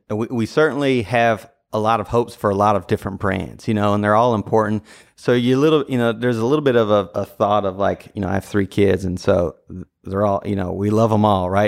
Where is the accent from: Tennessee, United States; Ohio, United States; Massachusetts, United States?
Tennessee, United States; Nashville; moved away as an adult; also born or lived in Louisville; No, I grew up in Nashville, Tennessee. So grew up there. So that's what, you know, that's why my allegiances lie there.